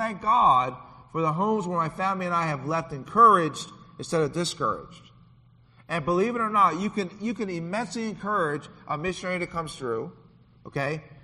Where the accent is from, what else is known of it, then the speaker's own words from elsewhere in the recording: Philadelphia, Pennsylvania, United States; I'm from Philadelphia. I grew up in the streets.